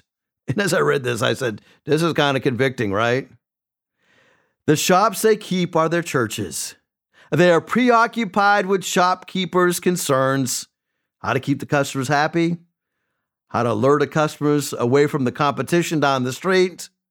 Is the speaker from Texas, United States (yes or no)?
no; Massachusetts, United States; I am originally from Massachusetts. And living up in New England was a great place to live